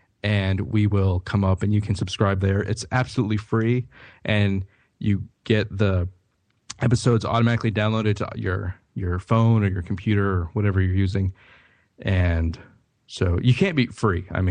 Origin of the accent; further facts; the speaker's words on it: Texas, United States; Yeah, I just said hoot. I'm from Texas.